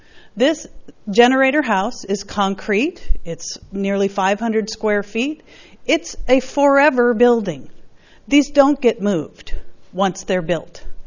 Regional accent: Los Osos, California, United States; from Los Osos.

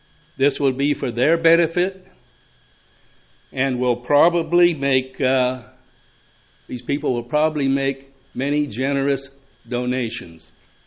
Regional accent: Paso Robles, California, United States; Mr. Chairman, Board of Supervisors … from Paso Robles.

